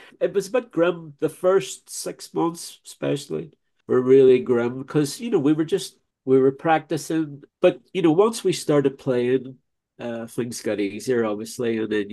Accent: Derry, Northern Ireland, United Kingdom; now in London, United Kingdom; 40th anniversary of us coming to London. We came in October 84. And, you know, if you can imagine, we're coming from Derry.

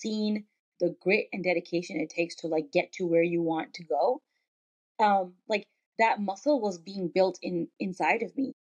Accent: Pakistan; my path is different, not just because I'm Pakistani, but because I'm a child of immigrants.

